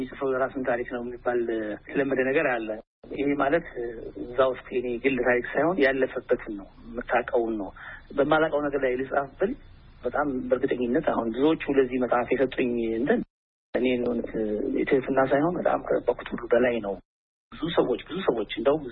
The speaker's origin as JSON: {"language": "Amharic", "town": "Gondar", "region": "Amhara", "country": "Ethiopia", "tie": "born or raised there", "lives_now": "United States", "said": "ተወልጄ ያደኩት ጎንደር ነው።"}